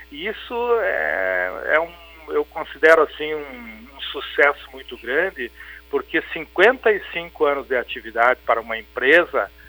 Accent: Frederico Westphalen, Rio Grande do Sul, Brazil; also born or lived in Santa Maria, Brazil; Em 1973, eu saí de Frederico Westphalen, fui para Santa Maria para servir o Exército. E depois cursei lá na Universidade Federal de Santa Maria, Economia e Química Industrial, e depois retornei em 1985

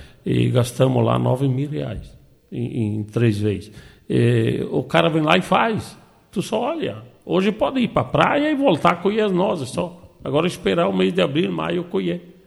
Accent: Palmitos, Santa Catarina, Brazil; born there; eu fui prefeito, ex-prefeito de Palmito, nasci em Palmitos e quero morrer em Palmitos

